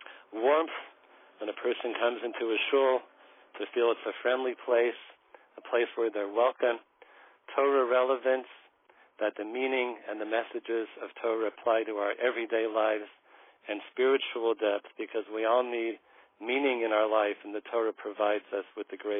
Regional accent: Denver, Colorado, United States; moved away as an adult; now in Baltimore, United States; My wife and I, Rebbetzin Bracha, came to Baltimore in 1986. We're from Denver, Colorado.

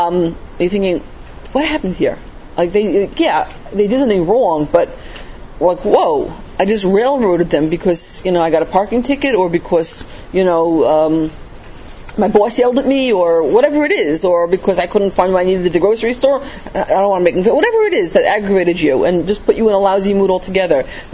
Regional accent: Queens, New York, United States; I grew up in Queens in a young Israel further out from mainstream Queens

